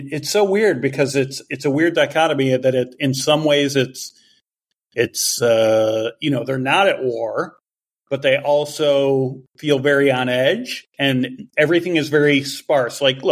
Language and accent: English; Chicago, Illinois, United States; You know, just growing up in Chicago, people are Midwesty.